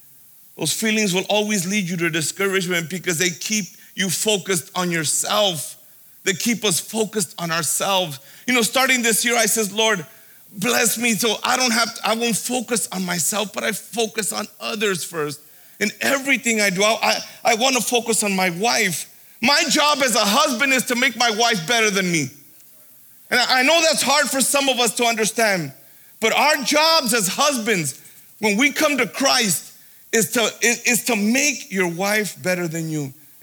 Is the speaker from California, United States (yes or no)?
yes; Indio, California, United States; I'm from Indio, California.